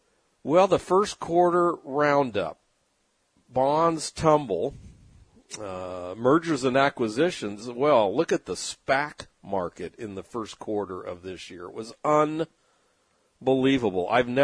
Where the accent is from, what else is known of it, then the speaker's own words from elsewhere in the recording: San Diego, California, United States; I remember growing up in San Diego, we had 1 year we had the Final Four.